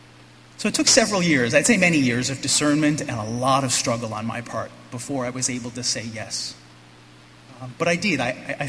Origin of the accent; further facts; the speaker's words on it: St. John's, Newfoundland and Labrador, Canada; I grew up in St. John's, Newfoundland, with two older sisters. My mother was from a very small fishing community, and my father was from a mining island off the coast of Newfoundland. And I grew up attending Mass